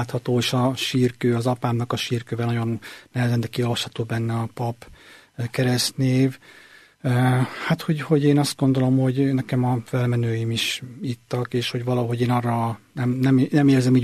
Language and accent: Hungarian; Lőrinci, Hungary; én Lőrinciben nőttem fel.